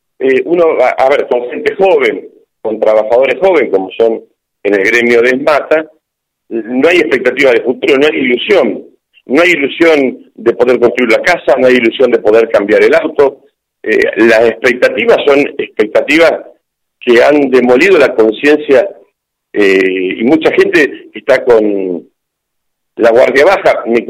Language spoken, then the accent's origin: Spanish; Chacabuco, Buenos Aires Province, Argentina; yo soy de Chacabuco